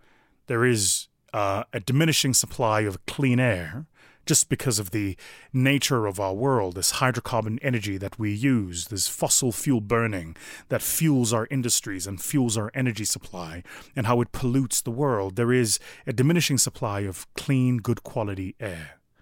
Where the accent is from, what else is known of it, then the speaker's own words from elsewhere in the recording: South Africa; less than 30% of them were from my home country of South Africa